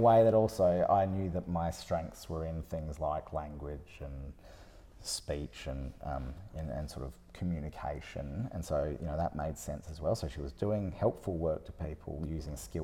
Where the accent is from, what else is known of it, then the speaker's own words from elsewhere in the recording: Australind, Western Australia, Australia; When I grew up in Australind, it was still a little bit of a sort of, it was suburban, but it was still a kind of sleepy, separate community a bit from Bunbury.